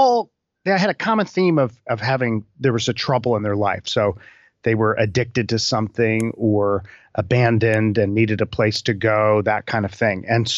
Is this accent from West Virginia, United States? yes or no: no; Maryland, United States; I grew up in Maryland